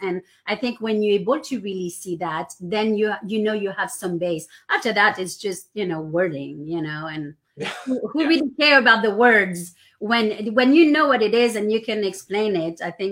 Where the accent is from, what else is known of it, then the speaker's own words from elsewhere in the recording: France; English is a second language; now in United States; So one of I am from France originally, so I am both French and American, right?